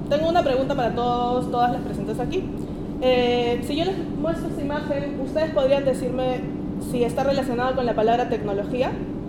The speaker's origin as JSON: {"language": "Spanish", "region": "Cusco", "country": "Peru", "said": "venimos pues de Lima, de Ancash y yo de Cusco."}